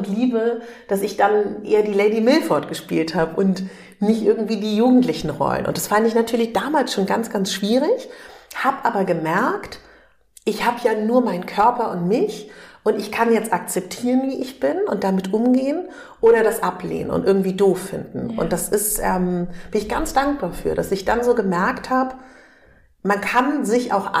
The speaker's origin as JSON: {"language": "German", "region": "Berlin", "country": "Germany", "said": "ich komme aus Berlin."}